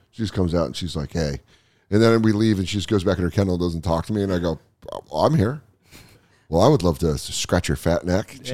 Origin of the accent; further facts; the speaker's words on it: Colorado, United States; I grew up in Colorado.